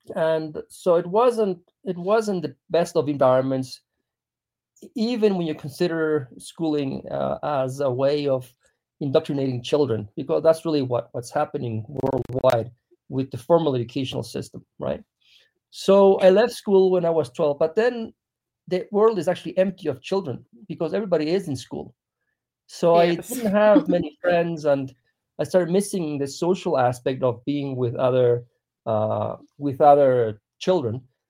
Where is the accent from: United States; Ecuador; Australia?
Ecuador; I was raised here in Ecuador mostly.